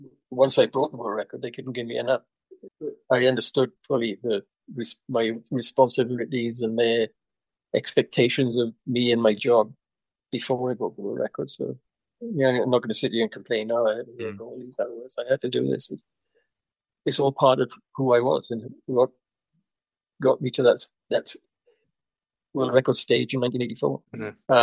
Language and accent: English; Wales, United Kingdom; Whereas I was from South Wales